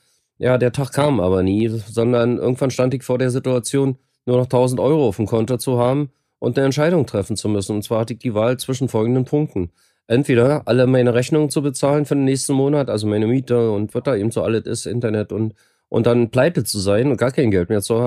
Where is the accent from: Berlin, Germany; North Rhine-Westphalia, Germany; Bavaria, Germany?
Berlin, Germany; moved away; also born or lived in Rotenburg (Wümme), Germany / Sweden / Gran Canaria, Spain; bin eigentlich Berliner, war aber 15 Jahre nicht in Berlin. Ich habe noch 4 Jahre in Rothenburg-Wümme gelebt, war ein knappes Jahr in Köln, habe dann 2 Jahre in Schweden gelebt und war dann insgesamt 8 Jahre in Spanien auf Gran Canaria.